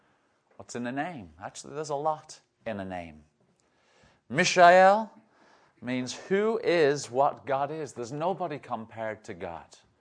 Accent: United Kingdom; I am British, in case you haven't figured that out.

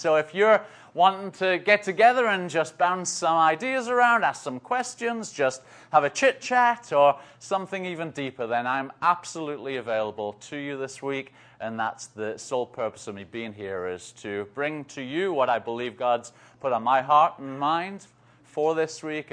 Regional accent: North East England, United Kingdom; I'm from England. I'm from the very north of England. Cape and Ray is on the west coast, and I'm from the northeast coast, right just south of the Scottish border, where we don't speak like this.

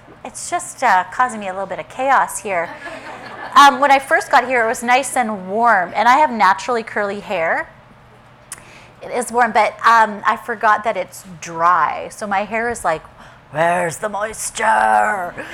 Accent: West Coast, Canada; now in United States; Being a Canadian, I'm from the west coast of Canada, and the weather changes there very quickly.

